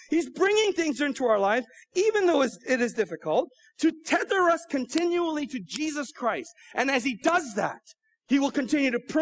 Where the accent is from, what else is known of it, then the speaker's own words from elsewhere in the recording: Canada; I grew up in Canada.